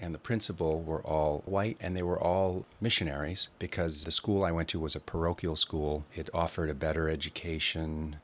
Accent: Miami, Florida, United States; born there; also born or lived in Germany; I've been here since 2003. I was born in Miami, Florida, though I only lived there for about 6 weeks before moving to Germany.

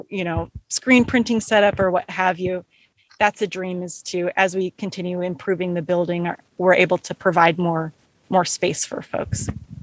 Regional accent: Olympia, Washington, United States; when I grew up in Olympia and having music spaces available to me

